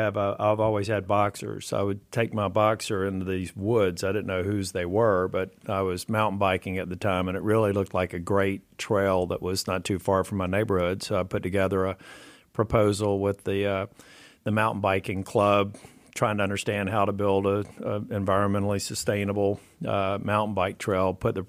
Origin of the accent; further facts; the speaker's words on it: Jacksonville, Florida, United States; I grew up in Jacksonville, Florida. And on Saturdays, I would go to Mass. I'm Catholic.